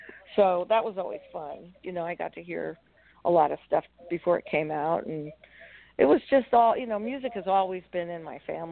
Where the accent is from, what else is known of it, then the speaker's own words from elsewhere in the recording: Palisades, New York, United States; from where I grew up in Palisades, New York, you know. So little, you know, kind of a sleepy little town outside of New York City